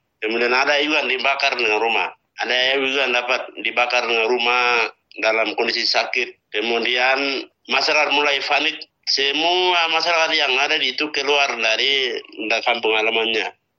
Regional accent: Nduga, Highland Papua, Indonesia; Saya dari Duga.

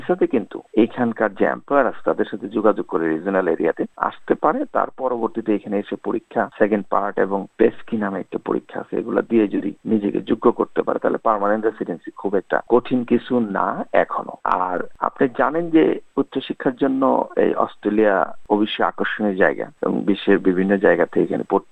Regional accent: Dhaka Division, Bangladesh; now in abroad; সেখানে বাংলাদেশে ধরেন আমি যেখানকার কুলিয়ারচরের পাশে জয়নুলিসলাম মেডিকেল কলেজ আছে

